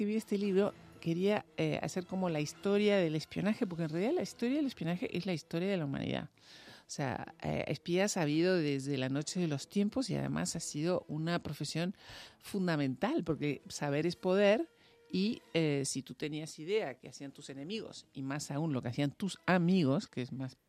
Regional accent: Uruguay; Bueno, nosotros somos uruguayas

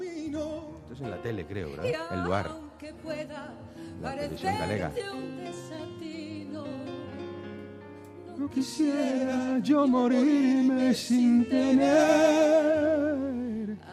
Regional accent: Andalusia, Spain; also born or lived in Madrid; Yo soy madrileño de nacimiento y andaluz de crecimiento.

